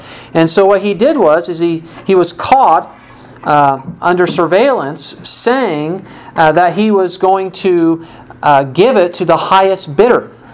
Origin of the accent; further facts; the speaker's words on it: Illinois, United States; From my home state of Illinois, we are known that when someone stops being governor, they get to go to the penthouse of prison.